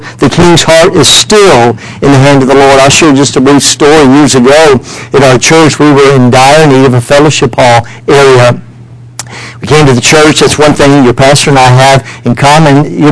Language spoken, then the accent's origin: English; Maryland, United States; I grew up in Maryland, but it was Southern Maryland.